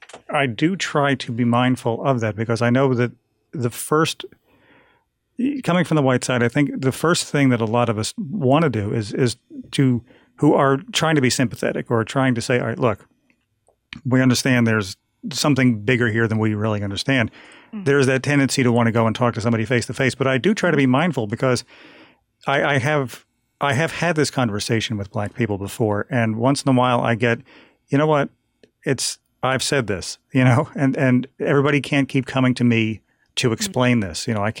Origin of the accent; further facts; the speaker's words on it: New Jersey, United States; when I was 14 or 15, growing up in New Jersey, where things were fairly, you know, segregated and racist by their own volition.